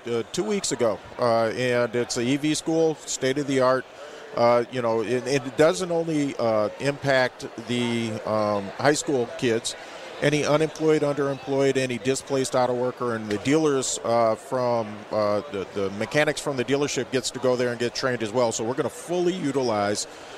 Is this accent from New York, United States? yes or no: no; Minnesota, United States; born there